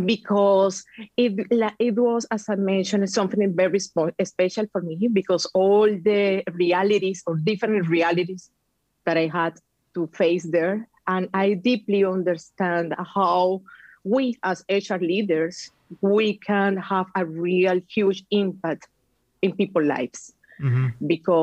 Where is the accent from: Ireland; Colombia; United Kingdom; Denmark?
Colombia; Barranquilla, Atlántico; As you mentioned it before, I am from Colombia. I am from a city in the north that is Barranquilla.